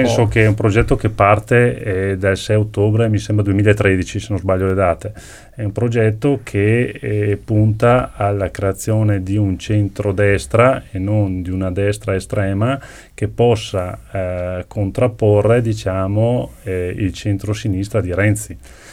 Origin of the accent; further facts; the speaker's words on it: Verona, Veneto, Italy; Io lo dico da veronese, ma anche da veneto